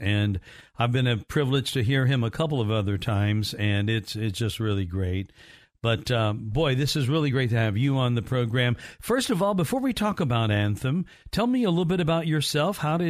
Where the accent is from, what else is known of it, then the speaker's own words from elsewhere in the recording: Evansville, Indiana, United States; I'm from Evansville, so I know exactly where it is.